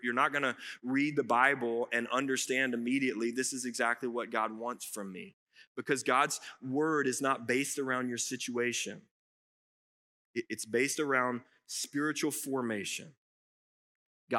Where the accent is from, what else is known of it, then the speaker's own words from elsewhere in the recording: Forney, Texas, United States; I grew up in Forney. I grew up in this church. I've been in this church for 42 years.